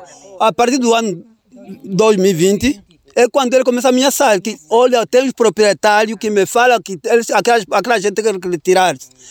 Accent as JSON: {"language": "Portuguese", "town": "Chipindo", "region": "Huíla", "country": "Angola", "tie": "born there", "said": "Eu fui nascido em Chipindo."}